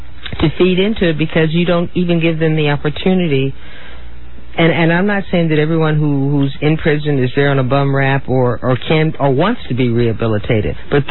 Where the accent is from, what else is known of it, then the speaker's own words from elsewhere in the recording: California, United States; I know I'm from California, and I know California even passed the law regarding medical marijuana